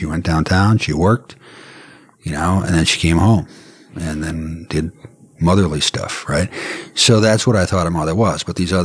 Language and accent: English; Minneapolis, Minnesota, United States; About a mile west of Lake Nokomis in South Minneapolis, Minnesota.